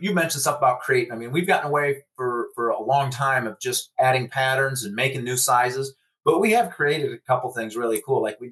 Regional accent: Illinois, United States; I grew up in Southern Illinois

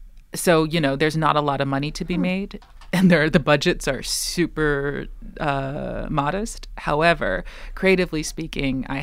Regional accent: New York, United States; And that is very much a result of being from New York. So I can't avoid being American.

